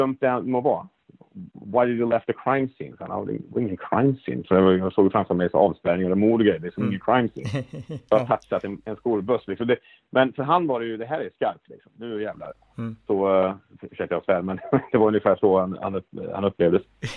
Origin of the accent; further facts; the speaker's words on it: Sweden; jag förklarar också att jag är svensk, jag har varit här inte så länge